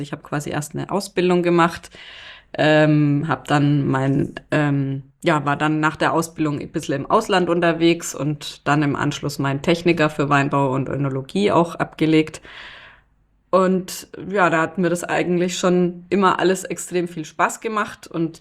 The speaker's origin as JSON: {"language": "German", "region": "Bavaria", "country": "Germany", "said": "also bei uns in Franken kann ich es ja an zwei Händen, wenn überhaupt, abzählen"}